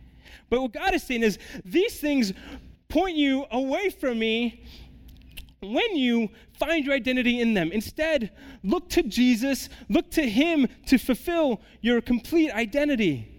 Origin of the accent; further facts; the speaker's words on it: San Jose, California, United States; I'm from San Jose. We kind of embrace diversity. In Phoenix, they, like, watch you every move.